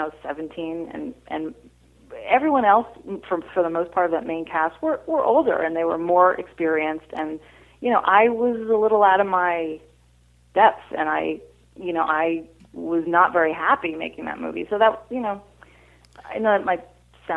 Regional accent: New York, United States; because I grew up in New York of being in the Macy's Thanksgiving Day Parade.

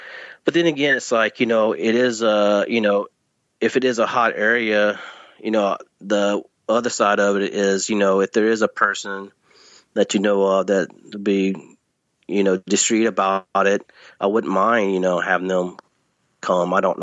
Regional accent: Louisiana, United States; whenever I grew up in Northeast Louisiana in a rural area

